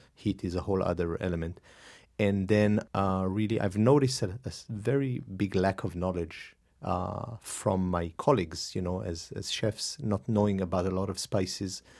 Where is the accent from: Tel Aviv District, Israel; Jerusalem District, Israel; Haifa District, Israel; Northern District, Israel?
Northern District, Israel; moved away; Well, I'm from Israel originally. I've been away for the last 14 or 15 years. I was born in a kibbutz in Galilee and started cooking fairly early